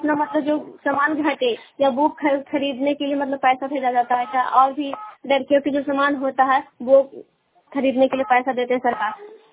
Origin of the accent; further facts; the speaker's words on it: Hilsa, Bihar, India; और मैं हिलसा पूना की निवासी हूँ, जिला नालंदा।